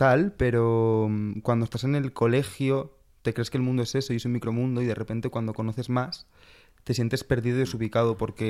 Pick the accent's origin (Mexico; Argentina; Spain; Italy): Spain; Valencia, Valencian Community; moved away as an adult; Yo de Valencia.